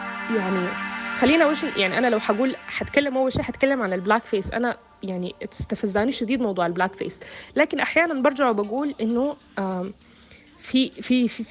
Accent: Sudan; أنا كسودانية أو كعربية سمراء البشرة أو سوداء البشرة

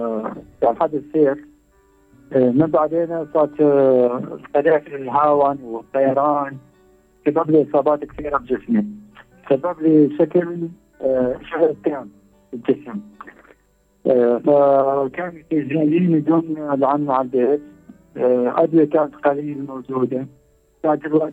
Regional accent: Syria; انا حتى في عندنا في سوريا اسمه جابي بالنقل الداخلي

